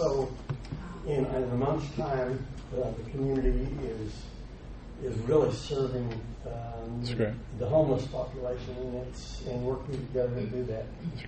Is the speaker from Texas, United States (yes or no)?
no; California, United States; We're from Northern California, and our city, we have a homeless problem, a large homeless population.